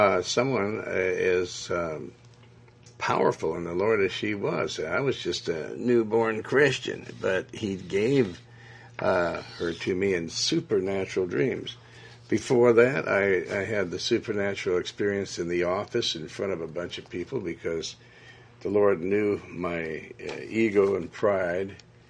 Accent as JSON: {"language": "English", "region": "Montana", "country": "United States", "tie": "born or raised there", "also_born_or_lived": "Joplin, Missouri", "said": "I was born in Joplin, Missouri, but and raised in Montana"}